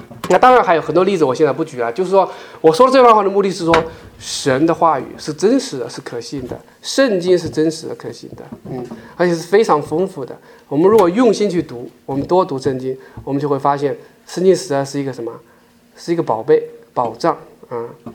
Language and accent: Chinese; China